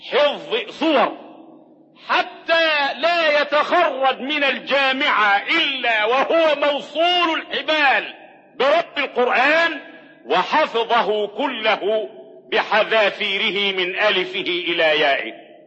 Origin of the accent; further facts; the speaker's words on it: Egypt; وعندنا في مصر 2 مليون شمام